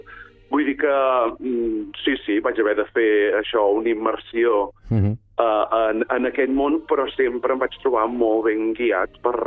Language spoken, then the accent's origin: Catalan; Manlleu, Catalonia, Spain; jo soc del barri de Gràcia, de Manlleu